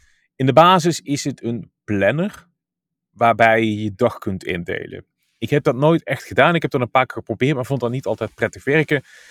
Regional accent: Netherlands; we zijn toch Nederlanders onder elkaar

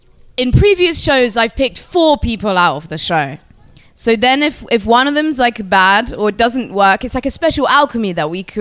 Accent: Brighton, South East England, United Kingdom; In my hometown, Brighton, we have a huge like foreign student population.

